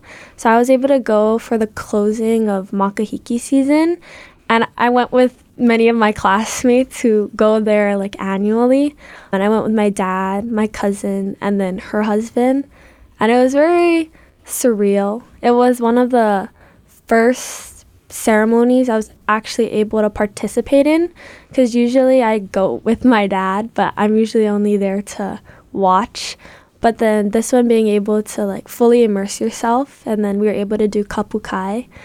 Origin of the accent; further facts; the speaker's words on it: Hawaii, United States; I wanted to grow stronger to who I am as a Hawaiian and like my spiritual and cultural identity.